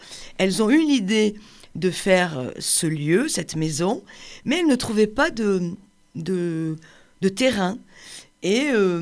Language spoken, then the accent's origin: French; Montpellier, Occitanie, France; chaque fois que je dis « je suis de Montpellier », on me dit « oh là là, tu as de la chance, quelle belle ville !»